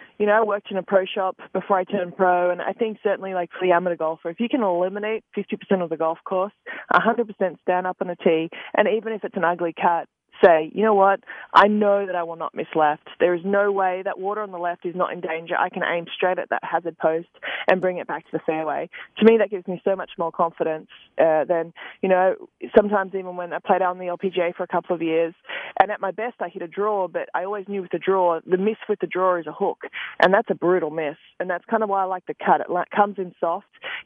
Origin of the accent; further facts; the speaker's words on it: Australia; I'm doing my best. I'm Australian